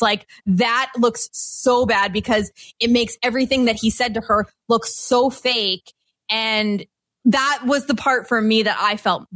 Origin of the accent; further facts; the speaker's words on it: Canada; well, I certainly wouldn't have let it happen as a Canadian.